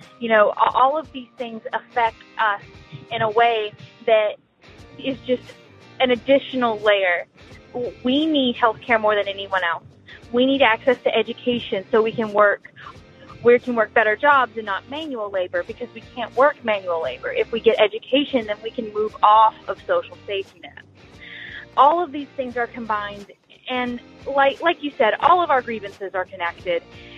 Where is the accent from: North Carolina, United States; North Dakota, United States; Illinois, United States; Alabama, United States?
Alabama, United States; I'm from Alabama.